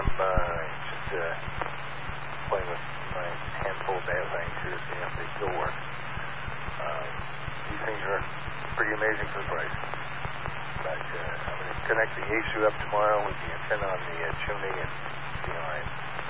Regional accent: Paramus, New Jersey, United States; I grew up in Paramus, so.

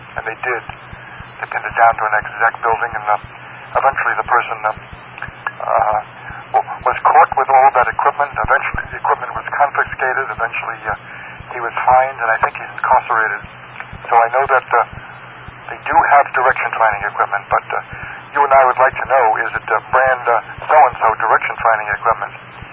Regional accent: Middle Island, New York, United States; My hometown for my later teenage years was Middle Island, which is right alongside of Ridge.

